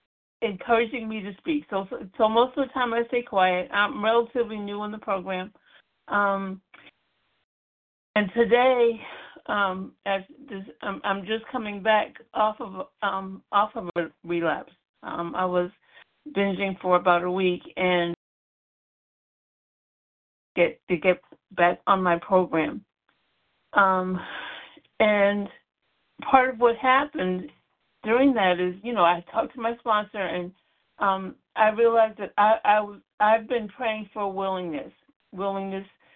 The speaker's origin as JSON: {"language": "English", "region": "Connecticut", "country": "United States", "said": "Connecticut."}